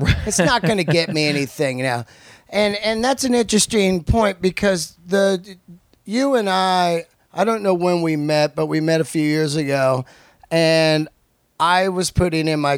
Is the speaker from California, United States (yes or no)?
yes; California, United States; I'm from the Bay Area.